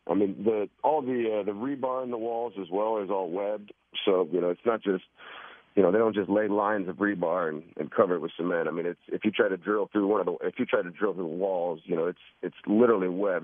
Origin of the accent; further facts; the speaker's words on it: Kansas City, United States; I mean, you know, I grew up in Kansas City, so this one was perfect for me, really.